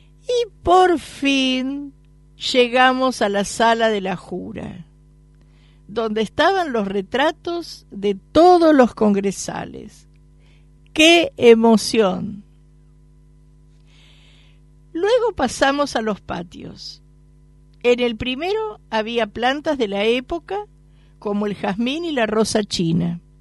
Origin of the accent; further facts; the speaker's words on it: Buenos Aires, Argentina; born there; a los que nacimos en Buenos Aires, nos dicen porteños